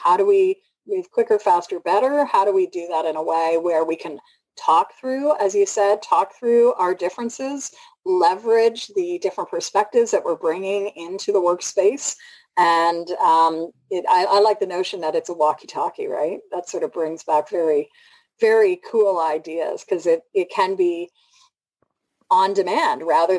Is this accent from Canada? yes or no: yes; Canada; As a Canadian